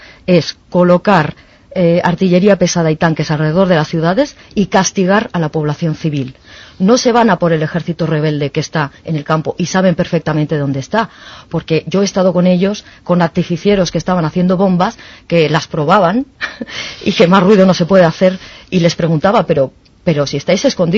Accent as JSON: {"language": "Spanish", "town": "Granada", "region": "Andalusia", "country": "Spain", "said": "¿Sabes una cosa? Yo soy de Granada."}